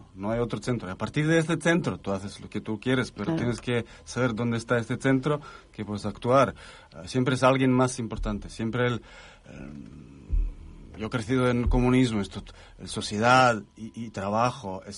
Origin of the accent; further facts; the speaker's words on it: Serbia; Yo vengo de Serbia